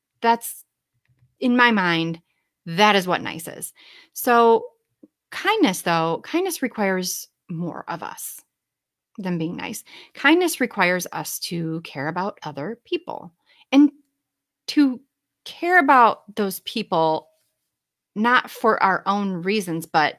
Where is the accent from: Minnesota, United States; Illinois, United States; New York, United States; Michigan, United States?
Michigan, United States; accent: Midwestern; now in Ohio, United States; I'm from the Midwest. I don't know if you can tell by my really charming Midwestern accent and nasally tone, but I'm from the Midwest. I grew up in like West Michigan, and I live in Ohio now.